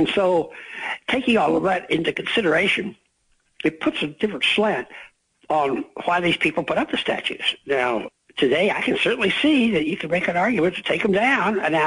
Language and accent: English; Dallas, Texas, United States; But, you know, I grew up in Texas, which was, you could argue, was it South or West or what?